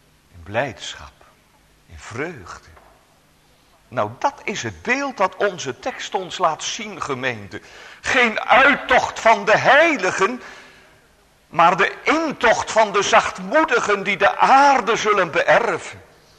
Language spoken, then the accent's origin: Dutch; Elburg, Gelderland, Netherlands; Ik denk dan voor mezelf altijd maar aan het beeld dat ik mij vanuit mijn kinderjaren herinner dat we in Elburg een nieuwe burgemeester kregen.